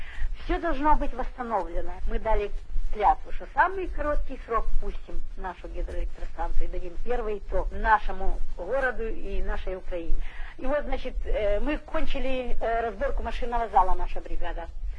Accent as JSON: {"language": "Russian", "region": "Urals", "country": "Russia", "lives_now": "Ukraine", "said": "Я сама с Урала."}